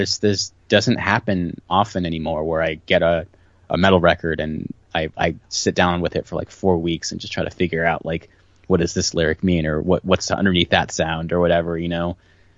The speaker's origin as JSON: {"language": "English", "town": "San Francisco", "region": "California", "country": "United States", "said": "So I mean, I'm from the Bay Area, in San Francisco Bay Area, and so is our bass player."}